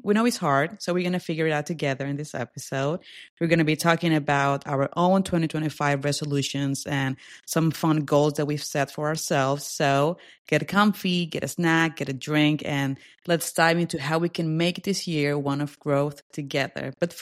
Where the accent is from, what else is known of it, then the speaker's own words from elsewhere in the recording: Mexico; English is a second language; Well, in my hometown. I'm not going to talk about the whole country, but like in my hometown.